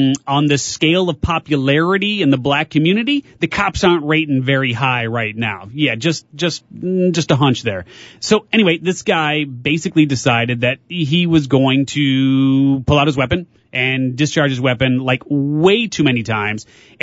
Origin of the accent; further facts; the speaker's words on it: Chicago, Illinois, United States; now in San Diego, United States; I'm from Chicago. So as you guys know, I came here, or maybe if you're just listening for the first time here, now you know, I just came to San Diego for the first time about a year plus ago.